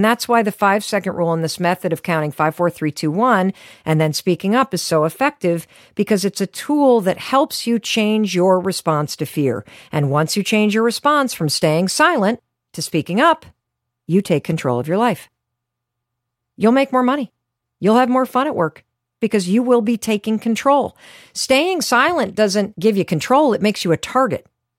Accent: Michigan, United States; Now, I grew up in Western Michigan, and so I am a little outdoorsy

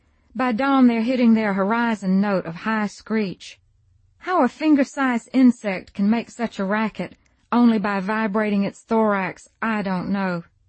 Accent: Southern United States, United States; Growing up in the God-fearing, faith-healing end-of-the-world-is-at-hand South gave me many chances to visit snake collections beside gas stations when my parents stopped to fill up

